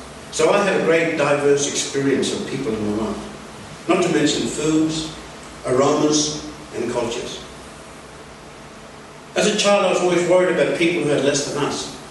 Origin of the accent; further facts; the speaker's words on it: Broome, Western Australia, Australia; In the years I grew up in Broome, and history tells us that Broome also had racial differences between the Asians.